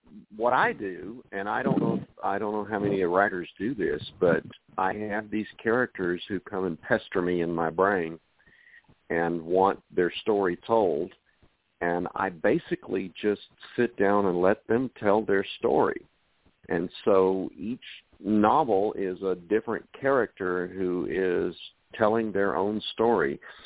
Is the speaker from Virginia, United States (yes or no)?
no; Arkansas, United States; also born or lived in Nashville, Tennessee / Little Rock, Arkansas / Missouri; now in Corpus Christi, United States; I'm from northern Arkansas, right on the Missouri border, and I've lived in Nashville, Tennessee, and I've lived in Little Rock, Arkansas. I've lived in Missouri, and I'm now in Corpus Christi, Texas.